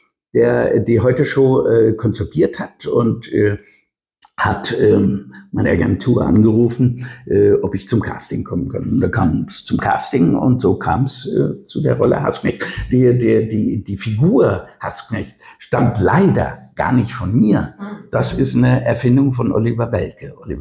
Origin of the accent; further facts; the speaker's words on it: Darmstadt, Hesse, Germany; weil meine mütterlicherseits alles aus Bessungen stammt. Meine Großmutter kommt aus Bessungen. Ich habe also die Hälfte meiner Kindheit auch in Bessungen verbracht.